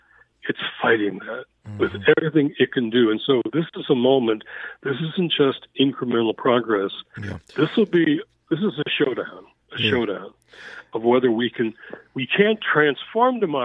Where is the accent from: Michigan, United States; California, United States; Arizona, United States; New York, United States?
Michigan, United States; Detroit; I found that as a teenage kid growing up in Detroit, something really big seemed really wrong and nobody would talk about it in my white world, my white church, white neighborhood.